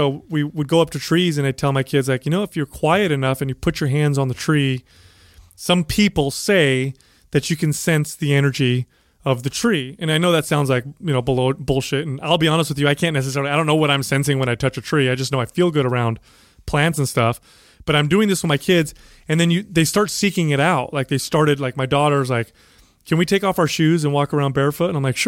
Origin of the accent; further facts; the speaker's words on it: San Jose, California, United States; I grew up in San Jose. Yep.